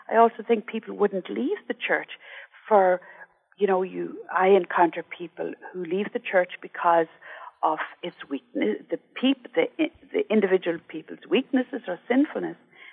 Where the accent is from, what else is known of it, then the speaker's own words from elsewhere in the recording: Ireland; because I'm from Ireland and I've seen what has happened in Ireland